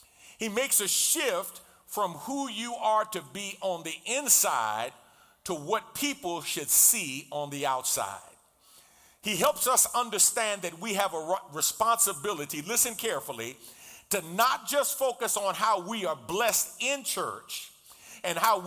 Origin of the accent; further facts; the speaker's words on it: New York City, New York, United States; You know, I can remember growing up in New York City, and when there was a power outage